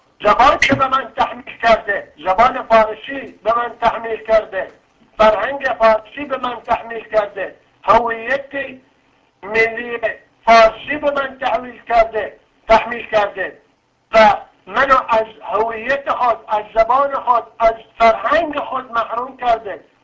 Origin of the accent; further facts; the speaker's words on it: Iran; حتی بگم بالاخره منم ایرانی هستم